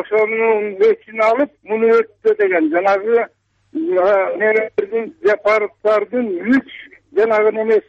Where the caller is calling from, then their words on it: Toktogul, Jalal-Abad Region, Kyrgyzstan; Мен Токтоолданмын.